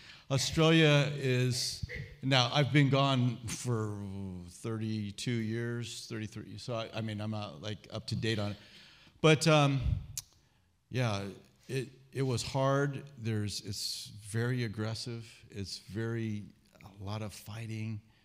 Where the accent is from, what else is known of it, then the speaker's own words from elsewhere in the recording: California, United States; born there; Yeah, so we born in California.